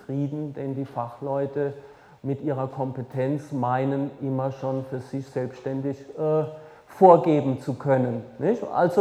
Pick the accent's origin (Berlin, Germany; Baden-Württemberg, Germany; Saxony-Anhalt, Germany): Baden-Württemberg, Germany; Heidelberg; in Heidelberg, wo ich herkomme